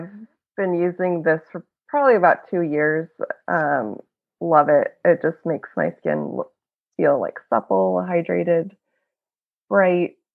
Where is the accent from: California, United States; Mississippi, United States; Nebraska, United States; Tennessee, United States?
California, United States; San Francisco; I'm from San Francisco.